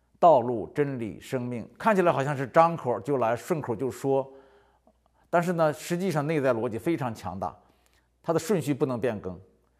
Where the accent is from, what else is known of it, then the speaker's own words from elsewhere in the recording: North China Plain, China; 这是我是华北平原出生长大的，没出过海，旱鸭子